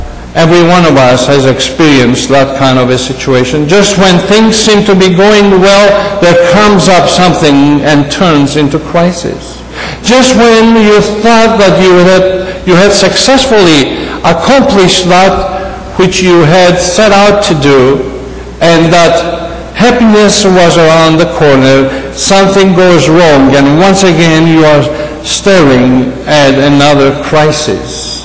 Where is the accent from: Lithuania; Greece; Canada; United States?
Greece; Our characters, our backgrounds, I came from Greece, she came from Egypt, although both of us are Armenians